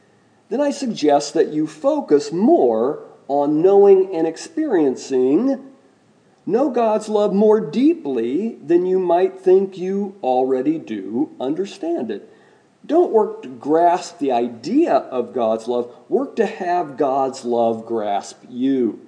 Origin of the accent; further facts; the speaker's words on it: Midwest, United States; Do I know this because it was my hometown? Do I know this because it was the Midwest? Or do I know this because my hometown was in the middle of Ku Klux Klan country?